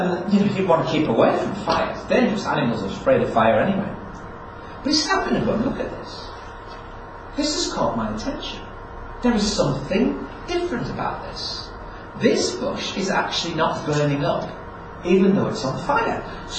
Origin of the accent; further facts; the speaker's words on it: Yorkshire and the Humber, United Kingdom; I was brought up in North Yorkshire.